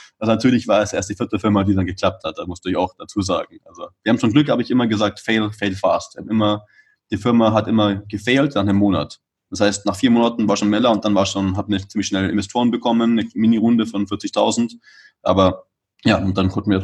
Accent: Munich, Bavaria, Germany; now in Barcelona, Spain; ich komme aus München und war eben gerade in München wegen Quarantäne. Wohne aber eigentlich in Barcelona. Also für mich wohne ich jetzt schon seit 12 Jahren nicht mehr in Deutschland

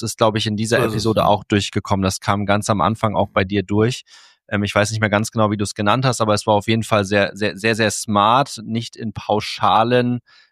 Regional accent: Cloppenburg, Lower Saxony, Germany; Ich bin in Kloppenburg groß geworden und wir hatten auch bei uns damals, ich meine, ich bin in den 80ern geboren und dann in den 90ern groß geworden

